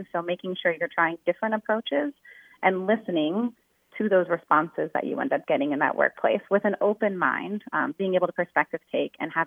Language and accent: English; Silver Spring, Maryland, United States; I'm from Silver Spring.